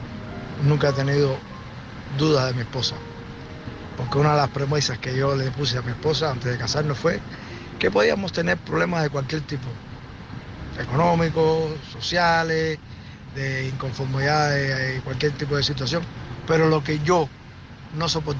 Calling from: Tampa, Florida, United States; de Tampa.

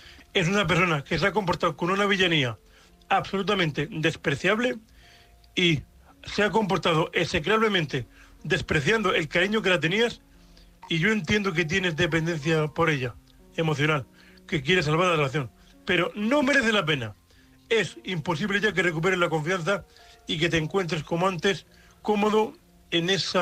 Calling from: Alcantarilla, Region of Murcia, Spain; de Murcia, vuestro amigo invidente cuponero desde Murcia Alcantarilla.

